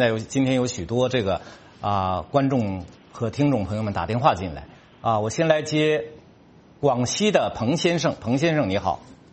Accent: Taiwan; 而以目前美中台的形势来看，我们台湾人有悲观的理由。

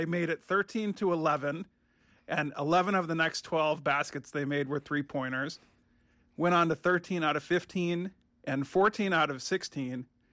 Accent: Cleveland, Ohio, United States; I grew up in Cleveland.

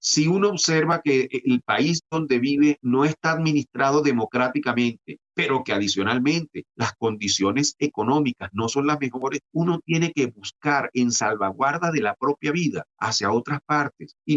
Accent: Venezuela; Nosotros no estamos pidiendo, como venezolanos

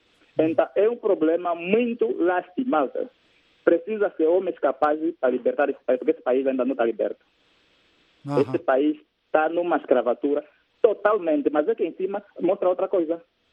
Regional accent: Angola; Eu fico triste como angolano que sou

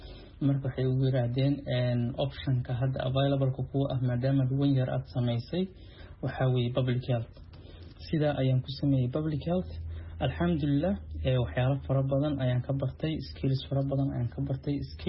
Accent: Eritrea; also born or lived in Gedo, Somalia; now in Australia; Soomaaliya waxaan kasoo tegay aniga oo yar. Waxaan noloshayda inta badan aan kusoo qaatay ee aan kusoo barbaaray dalka Eritrea, halkaas oo aan ku aheen qaxooti inta badan muddo ilaa 12 sano ilaa 13 sano ah. Waxaan imid dalka Australia 2013.

